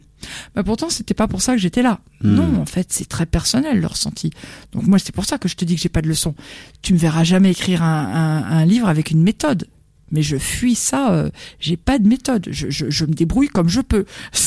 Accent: France; alors que moi-même j'étais française et que c'était pas ma langue natale

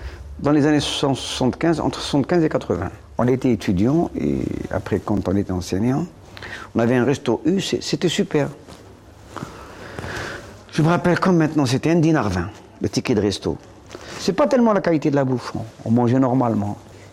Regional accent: Algeria; je suis algérien

